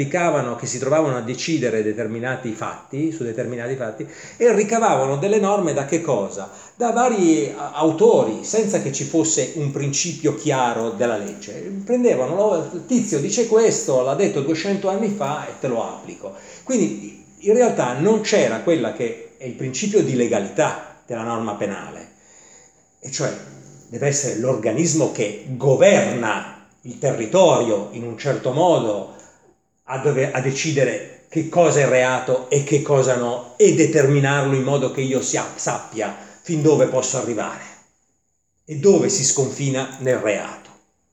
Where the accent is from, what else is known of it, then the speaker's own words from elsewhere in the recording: Naples, Campania, Italy; Sono rimasto molto male da buon napoletano qua sotto